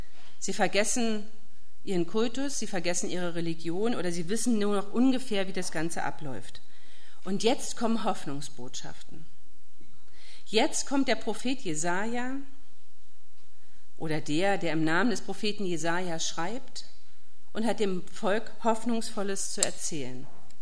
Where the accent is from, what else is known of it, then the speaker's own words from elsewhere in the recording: East Germany, Germany; Ich kenne es gut aus meiner Kindheit in der DDR, da gab es so Schlangen.